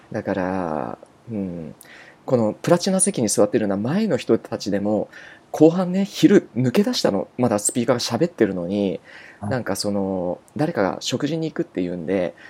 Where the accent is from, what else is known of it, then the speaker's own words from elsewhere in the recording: Miyazaki, Japan; 僕自身がどうして宮崎ですか、僕は地元だから